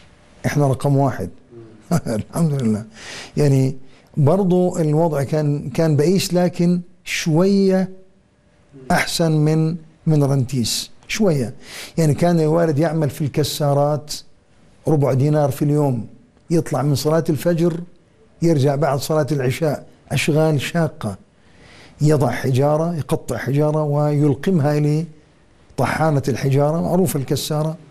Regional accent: Palestine; رجع إلى فلسطين، تزوج من بلدتنا، والدتي من أصول من بيت المصري.

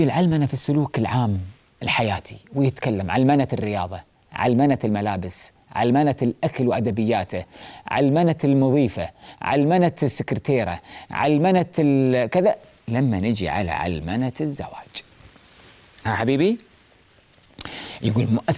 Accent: Kuwait; احنا عندنا في الكويت الدولة تعطي للشاب مساعدة مادية كمهر للزواج،

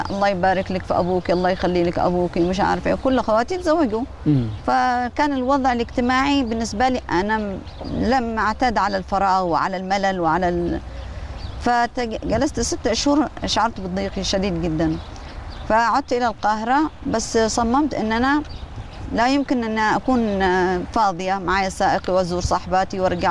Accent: Yemen; لا انا يمنية

